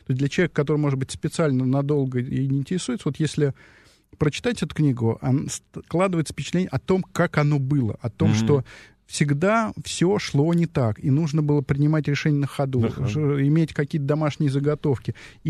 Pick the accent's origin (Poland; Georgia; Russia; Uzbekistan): Uzbekistan; Tashkent; в моем родном городе Ташкенте